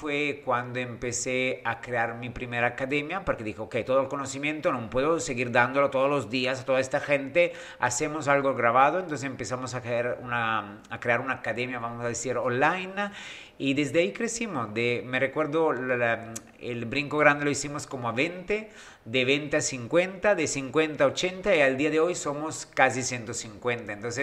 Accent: Italy; Yo le dije, sí, soy italiano.

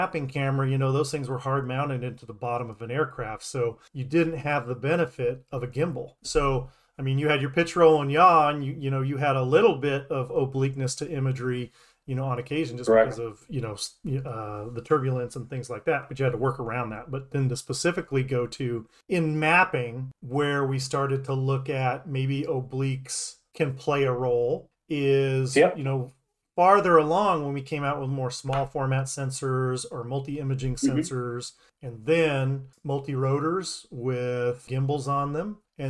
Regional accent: California, United States; I grew up in Southern California.

